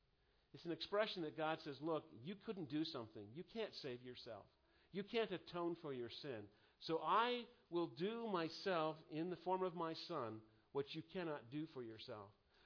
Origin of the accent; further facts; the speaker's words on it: Maine, United States; I'm from Maine. Mainers are not nice people. They're kind of gruff. They're like the granite of the soil there in Maine, right?